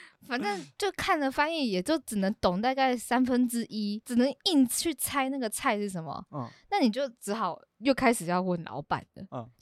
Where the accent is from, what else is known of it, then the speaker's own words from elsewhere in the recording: Taiwan; 我们是台湾来的这样，我们就英文讲，就说啊 from 台湾